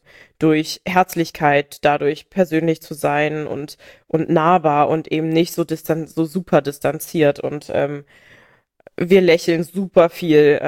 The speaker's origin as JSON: {"language": "German", "town": "Brauneberg", "region": "Rhineland-Palatinate", "country": "Germany", "tie": "born or raised there", "also_born_or_lived": "Traben-Trarbach", "said": "Ich bin in Traben-Trarbach ursprünglich mal geboren, dann bin ich ganz viel umgezogen und als meine Mama zum zweiten Mal geheiratet hat, dann nach Brauneberg als Kind und da bin ich dann groß geworden und aufgewachsen. Auch meine Oma kommt von der Mosel aus Enkirch"}